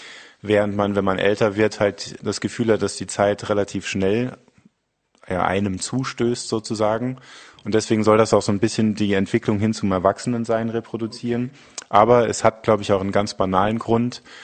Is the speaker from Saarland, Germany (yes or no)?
yes; Püttlingen, Saarland, Germany; moved away as an adult; also born or lived in Saarbrücken / London; Ich bin 1984 in Saarbrücken geboren, bin relativ ereignislos in einem kleinen Ort namens Püttlingen groß geworden. Bin dann nach dem Abi wollte unbedingt in die große weite Welt und bin dann nach London gezogen.